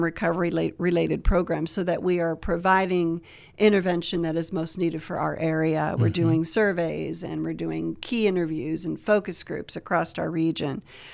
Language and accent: English; St. Marys, Pennsylvania, United States; I was born and raised in St. Mary's, and I left for a long while and did my education and my first career in higher ed. And then I moved back to the area about 15, 17 years ago